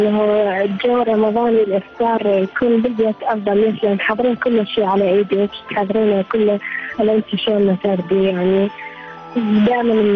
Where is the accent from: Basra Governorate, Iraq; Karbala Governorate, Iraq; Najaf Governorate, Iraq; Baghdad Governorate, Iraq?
Najaf Governorate, Iraq; Najaf; من النجف، عمري 19 سنة